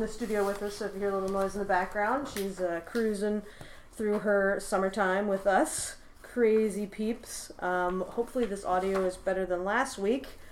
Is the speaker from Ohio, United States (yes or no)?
no; Iowa, United States; You know, I grew up in Iowa and was fairly isolated.